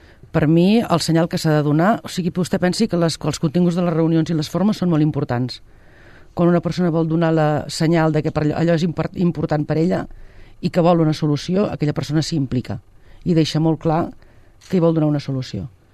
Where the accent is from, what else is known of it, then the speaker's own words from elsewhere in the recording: Sabadell, Catalonia, Spain; jo sóc de Sabadell